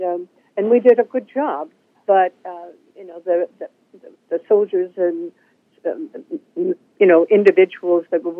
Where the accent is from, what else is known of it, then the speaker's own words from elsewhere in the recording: Norway; I was born and raised in Norway, and my parents were part of the support for the Norwegian underground.